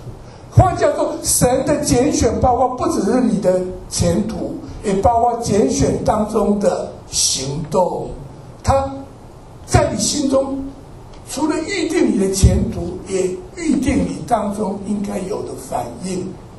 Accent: China; 我们中国人说养子不重要

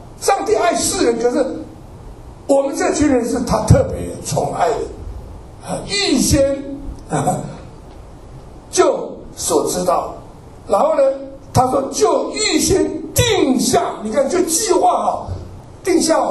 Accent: China; 我们中国人说养子不重要

